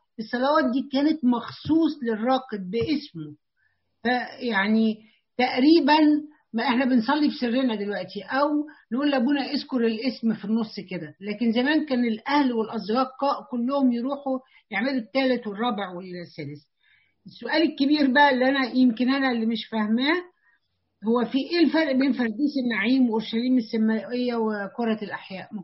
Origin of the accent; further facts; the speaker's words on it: Egypt; moved away; انا لما كنت صغيرة في مصر